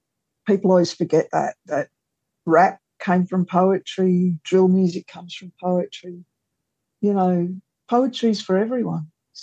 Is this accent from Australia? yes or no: yes; Sydney, New South Wales, Australia; now in Newcastle, Australia; I live in Mullumbimba, which is Newcastle. I'm from Sydney originally. My mob is Wiradjuri. I'm a mixed person. So I also come from a Chinese-Australian family, one of the oldest in the country, in fact, the oldest.